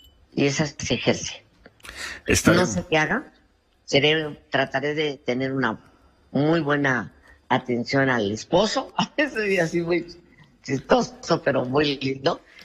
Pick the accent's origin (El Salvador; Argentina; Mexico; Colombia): Mexico; como muchos mexicanos